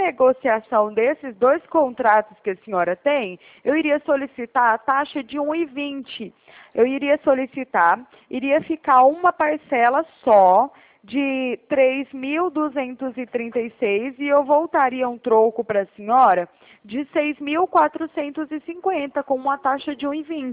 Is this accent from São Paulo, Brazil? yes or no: yes; Araraquara, São Paulo, Brazil; Eu sou de Araraquara.